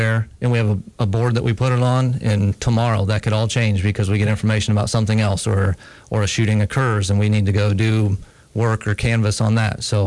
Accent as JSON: {"language": "English", "town": "Monticello", "region": "Illinois", "country": "United States", "said": "Monticello, Illinois."}